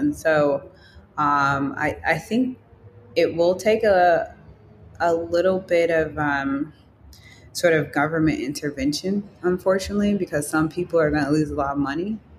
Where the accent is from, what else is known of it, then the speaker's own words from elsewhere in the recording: Chicago, Illinois, United States; at least I didn't have growing up in Chicago.